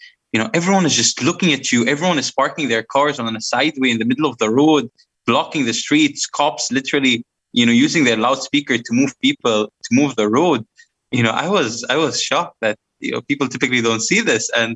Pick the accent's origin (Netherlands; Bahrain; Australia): Bahrain; I shouldn't say that I'm from Bahrain, etc.